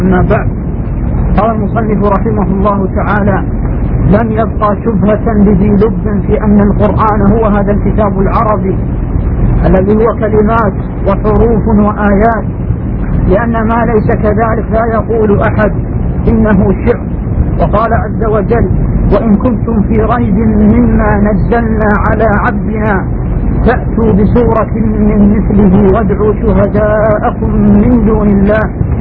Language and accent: Arabic; Bahrain; أقول عندنا في البحرين